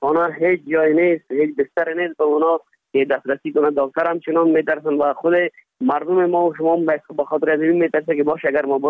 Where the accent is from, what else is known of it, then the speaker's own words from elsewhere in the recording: Afghanistan; now in India; ما خود یک ماجر آمدیم از افغانستان به طرف هند آمدیم